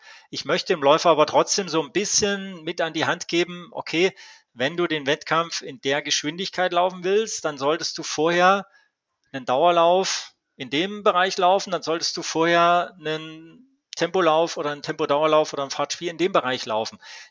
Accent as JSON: {"language": "German", "town": "Leipzig", "region": "Saxony", "country": "Germany", "said": "Also ich komme ja aus Leipzig"}